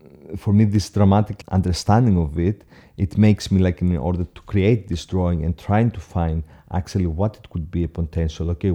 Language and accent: English; Athens, Attica, Greece; Like I grew up in Athens.